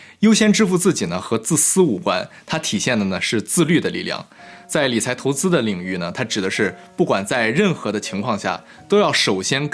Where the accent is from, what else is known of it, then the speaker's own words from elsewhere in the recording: Shandong, China; 可能很多朋友能从我的口音里听出来我是山东人